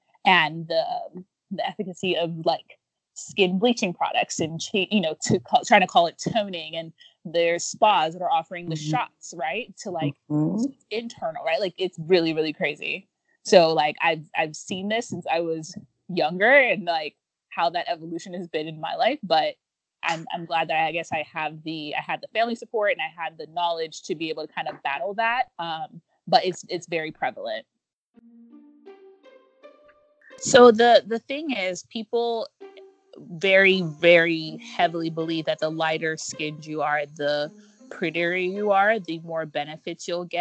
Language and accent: English; Nigeria; Growing up in Nigeria, so the first part of that was like when we were kids running around, like we get really dark in the African sun.